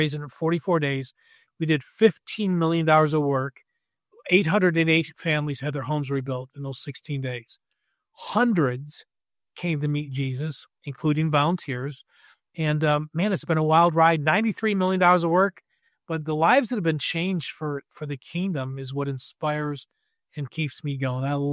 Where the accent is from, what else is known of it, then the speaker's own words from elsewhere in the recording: Buffalo, New York, United States; moved away as an adult; also born or lived in Tupelo, Mississippi; You know, I grew up in Buffalo, New York, and joined a building material corporation, and they promoted me to a senior position. I moved to Tupelo, Mississippi with my wife, and at the point, three kids.